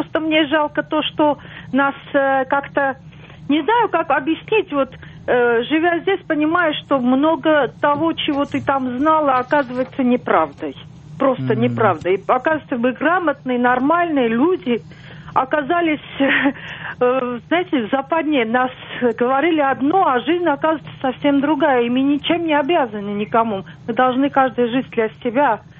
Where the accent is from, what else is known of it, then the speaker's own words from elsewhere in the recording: Armenia; Russian is a second language; also born or lived in Moscow, Russia; хотя я сама армянка, жила в Москве долго, и там училась, и институт закончила, лет 20 жила в Москве